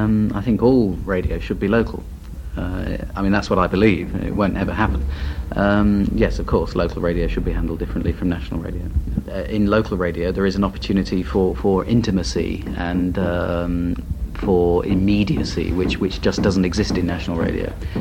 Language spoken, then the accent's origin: English; Newark, East Midlands, United Kingdom; moved away; also born or lived in London; I came from Nottingham originally, or very close to Nottingham. I came from Newark originally. From there, I went to London about 10 years ago.